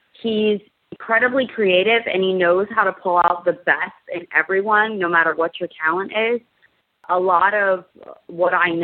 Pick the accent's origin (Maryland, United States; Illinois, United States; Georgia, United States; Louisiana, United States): Illinois, United States; Ottawa; I grew up in Illinois, a small town outside of Chicago. It's called Ottawa.